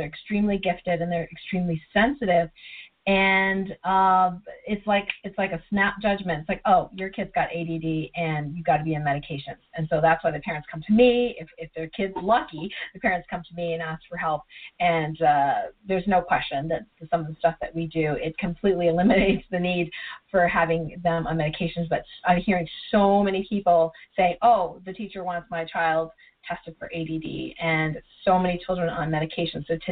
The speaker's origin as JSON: {"language": "English", "country": "Canada", "tie": "born or raised there", "also_born_or_lived": "Hong Kong", "said": "when I grew up in Canada, so we moved from Hong Kong to Canada"}